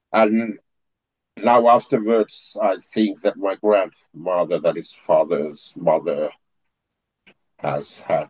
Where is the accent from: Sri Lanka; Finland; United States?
Finland; English is a second language; I'm living, and I'm from Finland in Northern Europe. I'm living in the city of Turku